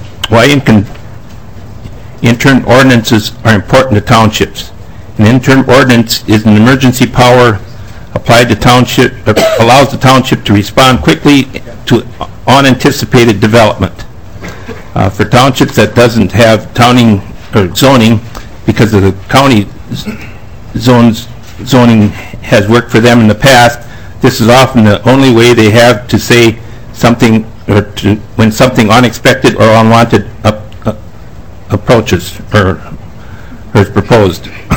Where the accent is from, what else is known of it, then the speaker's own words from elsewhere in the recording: Barville, Minnesota, United States; I'm from Barville, Minnesota. I'm a retired dairy farmer.